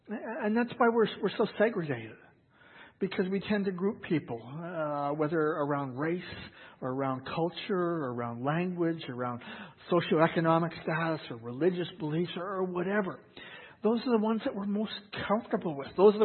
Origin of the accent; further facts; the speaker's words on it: Canada; because we're both from Canada